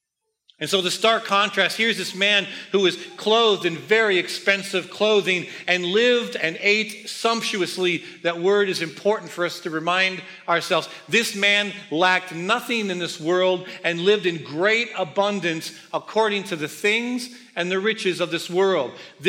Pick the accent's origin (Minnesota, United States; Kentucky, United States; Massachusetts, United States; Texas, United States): Minnesota, United States; Minneapolis; We grew up in North Minneapolis. We had a house on 40th and Russell.